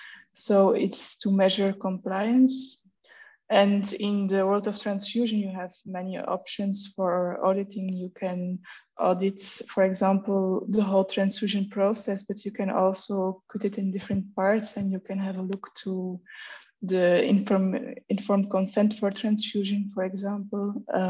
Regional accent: Belgium; I'm from Belgium.

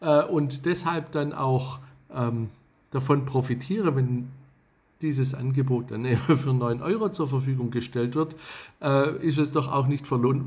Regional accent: Baden-Württemberg, Germany; ich komme aus Baden-Württemberg, da gibt es ein Baden-Württemberg-Ticket schon seither.

